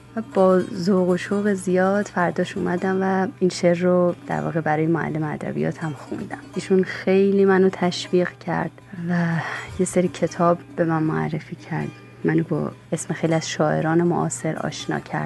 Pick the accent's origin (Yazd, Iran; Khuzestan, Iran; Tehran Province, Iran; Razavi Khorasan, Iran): Razavi Khorasan, Iran; Mashhad; born there; بنده روز اول مرداد سال 1355 در شهر مقدس مشهد متولد شدم.